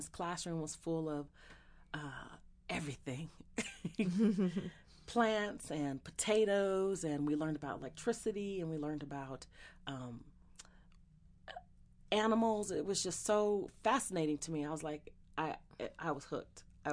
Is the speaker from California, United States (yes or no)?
yes; San Jose, California, United States; born there; I was born in San Jose, California. I am the youngest of five children. My parents grew up in San Francisco.